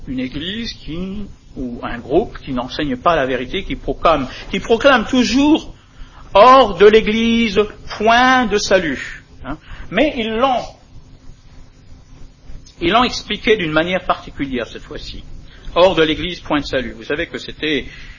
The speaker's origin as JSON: {"language": "French", "region": "Grand Est", "country": "France", "tie": "born or raised there", "said": "quand j'étais jeune, hein, j'allais au Bahut en Lorraine"}